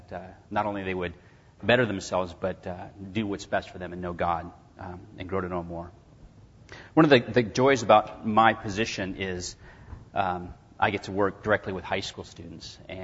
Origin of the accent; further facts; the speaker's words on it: Arizona, United States; I'm from Arizona, so the West, we kind of, you know, they all kind of blend together, I think, after a while.